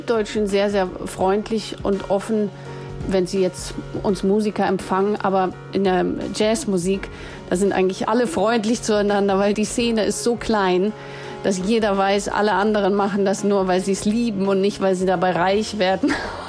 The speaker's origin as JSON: {"language": "German", "country": "Germany", "tie": "born or raised there", "moved": "yes", "lives_now": "Sweden", "said": "Denn ich bin ja dort geboren und aufgewachsen, lebe aber in Schweden."}